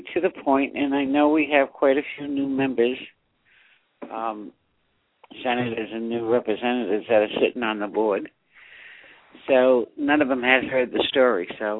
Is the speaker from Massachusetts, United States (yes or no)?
yes; Massachusetts, United States; born there; I was born in Massachusetts, because at one time Massachusetts used to be the leading state protecting my children.